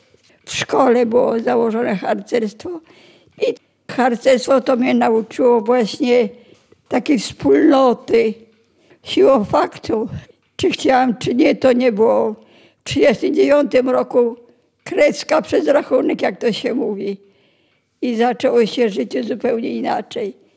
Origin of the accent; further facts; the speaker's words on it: Warsaw, Masovian Voivodeship, Poland; Urodzona i wychowana jestem w Warszawie. Chodziłam do szkoły w Warszawie.